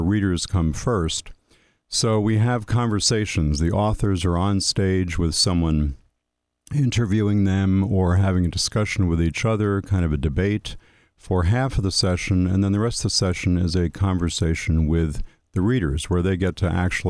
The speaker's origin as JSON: {"language": "English", "town": "Port Jervis", "region": "New York", "country": "United States", "tie": "born or raised there", "said": "I actually did a show here when I was a Cub Scout because I grew up in Port Jervis."}